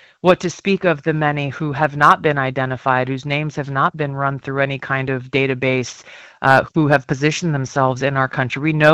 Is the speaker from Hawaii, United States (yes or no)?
yes; Hawaii, United States; We stood this up in the wake of the tragic fires in Lahaina and Maui in my home state.